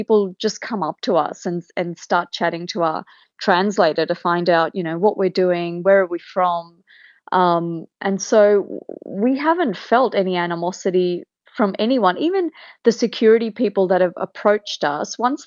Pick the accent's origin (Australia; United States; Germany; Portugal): Australia; But the first question people ask us is, where are you from? And we say Australia.